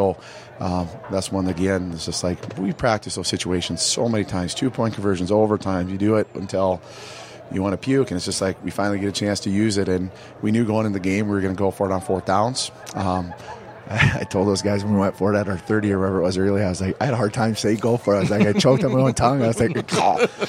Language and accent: English; Fayette, United States; Plus, it's my hometown basically growing up, so I'll be in our kids' ear a little bit about how we're going to prep. And I don't get to go back to my home state very often, and certainly don't, you know, I'll have half the people probably in Fayette to be relatives of mine.